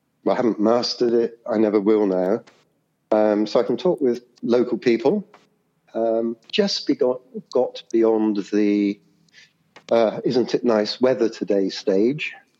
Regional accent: United Kingdom; And I find that people at home, my home country, UK, one or two really want to know

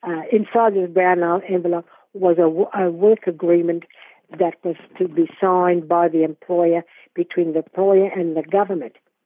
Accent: Queensland, Australia; I'm an Aboriginal woman from southeast Queensland. I grew up on the Sherbeg Aboriginal community in southeast Queensland.

